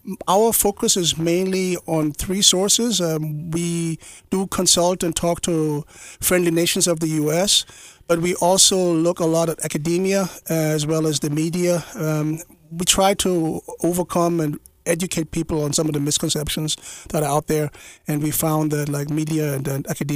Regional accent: Germany; raised in Germany with my name … That's probably hard to disguise. So my dad was German. I grew up in Germany like a regular German kid, went to school over there.

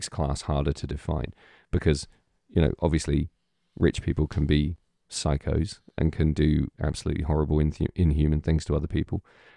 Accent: England, United Kingdom; There's just so many clever little things that work for me as as an English viewer

